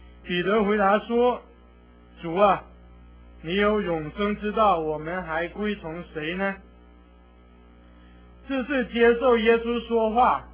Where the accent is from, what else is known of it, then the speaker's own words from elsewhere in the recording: China; 其实弟兄姐妹，我们中国人有一句话叫做知微知微，自酌，是不是？